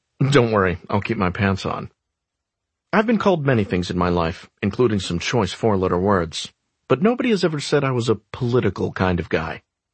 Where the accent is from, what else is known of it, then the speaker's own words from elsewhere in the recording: Cleveland, Ohio, United States; born there; I was born in Cleveland.